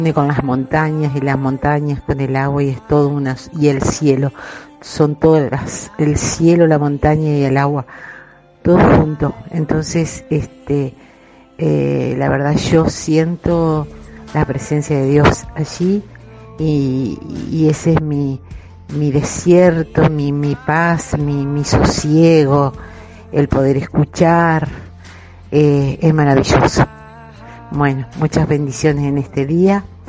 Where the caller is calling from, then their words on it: La Paz, Entre Ríos, Argentina; de La Paz, Entre Ríos. Estoy escuchando tu programa